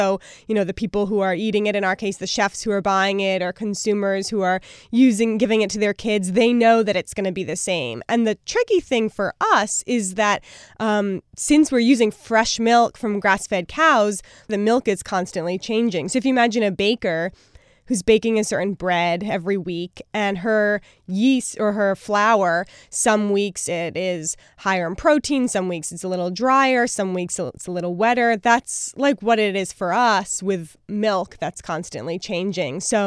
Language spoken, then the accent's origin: English; Brooklyn, New York, United States; I grew up in Brooklyn, actually. Never thought I would be a farmer. Didn't know what a farmer was.